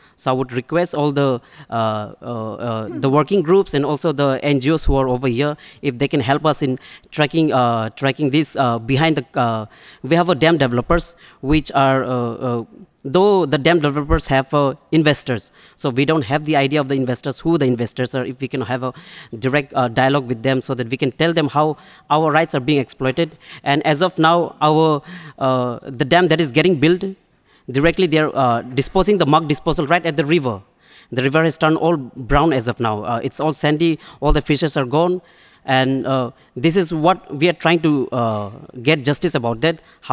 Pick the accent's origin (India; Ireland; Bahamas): India; Arunachal Pradesh; I come from Dibang Valley district, so that's where 2,880 megawatt dam is proposed, and it's under construction. And my community, Idu Mishmi, were fighting against the dam for the last 2 decades.